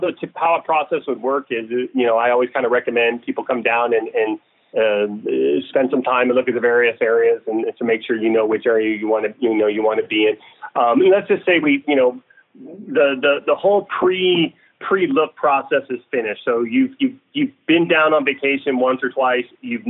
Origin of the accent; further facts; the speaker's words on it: California, United States; I grew up in the Bay Area, and I go back there every now and then to visit family